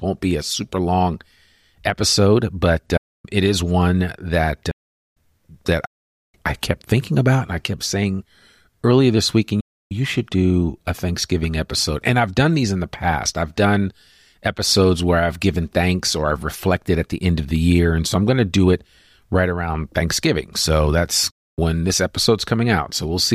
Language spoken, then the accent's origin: English; Northeast, United States; Growing up in the Northeast, I can remember coming home from school and it always was super crisp in the air.